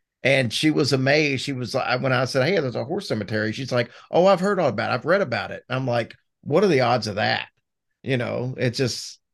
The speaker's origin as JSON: {"language": "English", "town": "Louisville", "region": "Kentucky", "country": "United States", "said": "That's I'm from Louisville, so he's a hometown hero."}